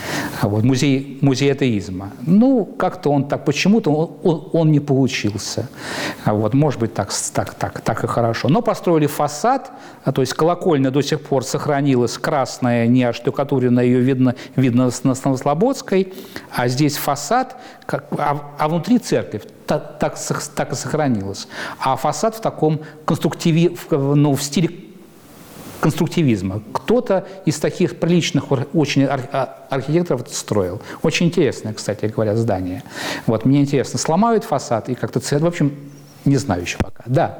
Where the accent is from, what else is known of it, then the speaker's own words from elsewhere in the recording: Moscow, Russia; я москвич, родился в Москве.